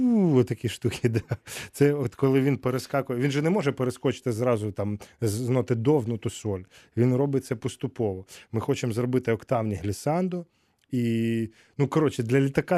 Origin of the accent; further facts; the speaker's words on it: Ivano-Frankivsk, Ivano-Frankivsk Oblast, Ukraine; born there; Ви знаєте, от я народився в Івано-Франківську.